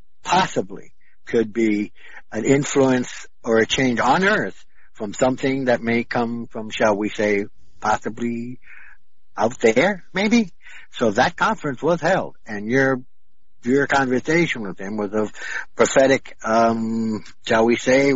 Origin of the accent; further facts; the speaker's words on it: Miami, Florida, United States; from Miami, Florida.